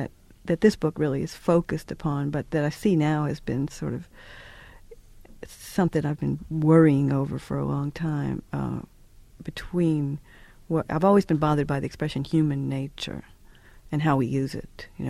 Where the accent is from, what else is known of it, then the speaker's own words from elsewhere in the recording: New Orleans, Louisiana, United States; I've had lots of contact with rats in my life because I grew up in New Orleans.